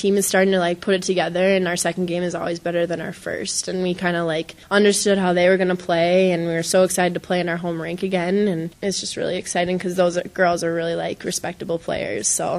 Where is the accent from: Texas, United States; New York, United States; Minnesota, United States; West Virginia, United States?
Minnesota, United States; Eagan; I'm from Eagan, but I played at Eastview High School